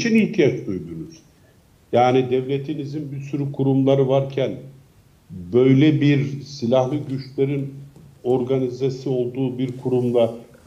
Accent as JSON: {"language": "Turkish", "region": "Kars", "country": "Turkey", "tie": "born or raised there", "said": "Atıyorum işte yani kendi memleketimden söyleyeyim. Kars'taki seçim kurulu hakimi siyasi partilerde oluşacak kurulda ya ben falan partinin yöneticini kabul etmiyorum diyebilir."}